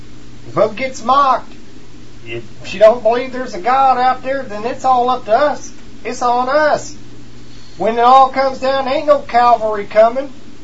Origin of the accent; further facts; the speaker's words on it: United States; America needed a slap in the face. I'm American. We needed a slap in the face.